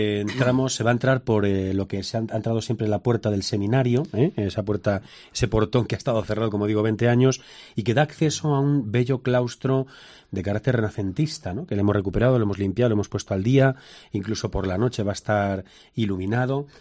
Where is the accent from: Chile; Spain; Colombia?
Spain; Escalona, Castilla-La Mancha; como poco a poco fui creando con otros, junto a otros jóvenes de mi pueblo de Escalona, los belenes en la parroquia